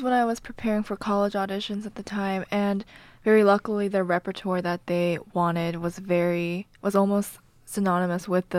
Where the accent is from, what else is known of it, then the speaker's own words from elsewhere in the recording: Houston, Texas, United States; now in New York, United States; I was born in Houston, Texas, and we lived there for around 12 years and then moved around 5 years ago.